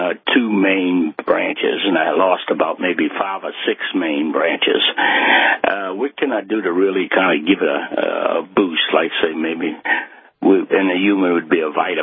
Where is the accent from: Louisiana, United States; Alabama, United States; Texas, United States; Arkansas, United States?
Louisiana, United States; Metairie; It's called Metairie, Louisiana, outside of New Orleans.